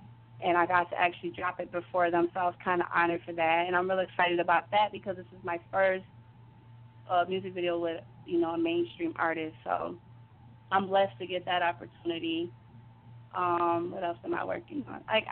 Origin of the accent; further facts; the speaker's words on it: Buffalo, New York, United States; Well, I am from Buffalo, New York, and right now I'm actually getting ready to go out to Miami to shoot a music video